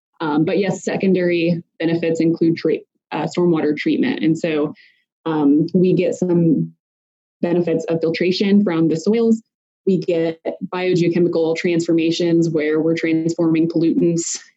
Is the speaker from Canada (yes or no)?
no; Midwest, United States; And so I'm coming from the Midwest, and then I've done a lot of my research on the East Coast.